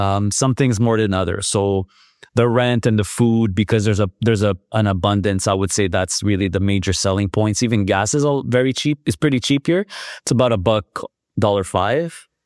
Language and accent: English; Quebec, Canada; English is a second language; we speak Italian and French. you know, French, because we come from Quebec